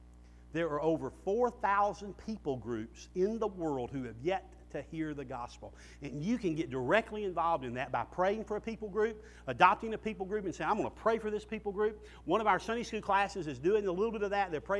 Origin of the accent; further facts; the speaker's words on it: the South, United States; I mean, I'm from the South. The only really grape I know anything about is a muscadine.